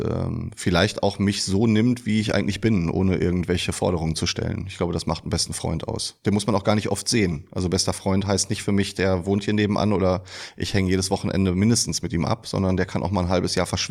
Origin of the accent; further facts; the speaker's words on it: Dortmund, North Rhine-Westphalia, Germany; ich komme aus der Dortmunder Nordstadt